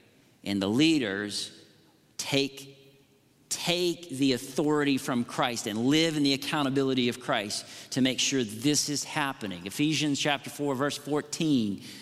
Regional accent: the South, United States; born there; And I can say this because I was born in the South, okay?

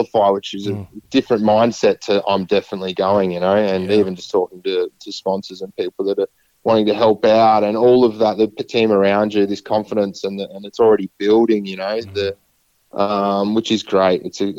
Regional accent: Mildura, Victoria, Australia; So there's a lot of local companies here in my hometown in Mildura

